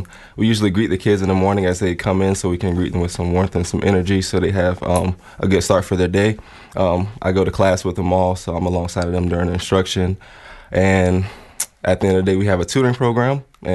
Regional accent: Jacksonville, Florida, United States; Yes, I am from Jacksonville.

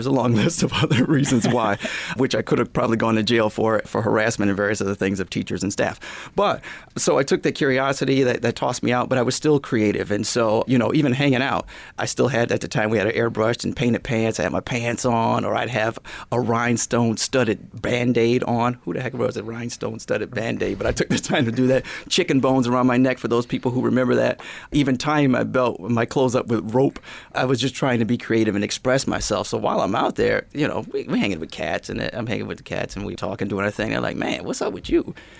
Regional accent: Rochester, New York, United States; I grew up in the city. I grew up on Avenue D is where I actually grew up. Grew up on Avenue D, then moved to Portland and Bay.

